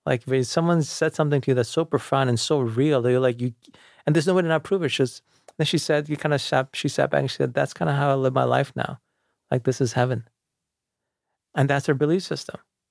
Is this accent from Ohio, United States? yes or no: no; New York City, New York, United States; also born or lived in India; Yeah, we moved here when I was a kid and then grew up in the U.S. and, you know, been here all my life.